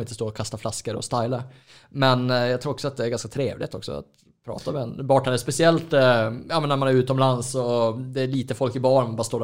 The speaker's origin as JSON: {"language": "Swedish", "region": "Norrland", "country": "Sweden", "accent": "Norrland dialect", "said": "Men jag kan tänka mig också att min norrländska kanske inte är så förståelig för alla heller."}